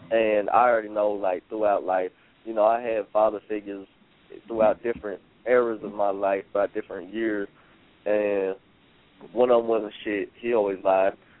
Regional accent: Detroit, Michigan, United States; Just because of growing up in Detroit and things of that nature.

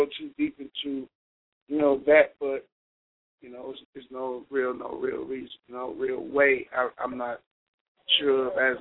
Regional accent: United States; born there; I'm not an African. I'm an American. I was born here in America.

